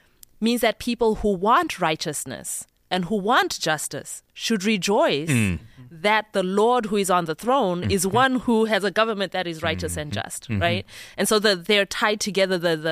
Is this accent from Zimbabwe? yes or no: yes; Zimbabwe; I'm from Zimbabwe.